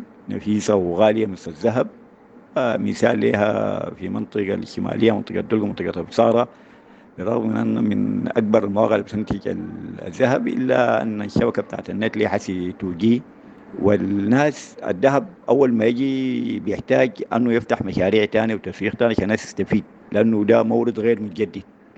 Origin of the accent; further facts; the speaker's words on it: Sudan; يعني كل المدارس اتعاملت كده عندنا في السودان